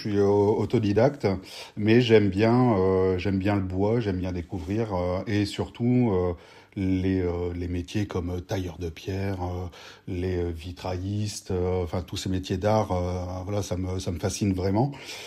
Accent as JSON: {"language": "French", "region": "Hauts-de-France", "country": "France", "said": "Pas du tout. Je suis originaire du Pas-de-Calais."}